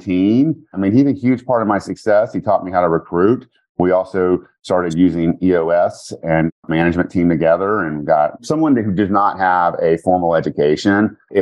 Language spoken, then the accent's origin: English; Louisiana, United States; Well, so I am from Louisiana, and my story is that I didn't graduate college.